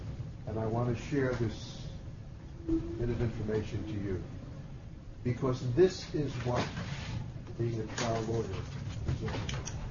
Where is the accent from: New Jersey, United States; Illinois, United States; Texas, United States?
New Jersey, United States; I'm from New Jersey, and I tried cases in New York and New Jersey.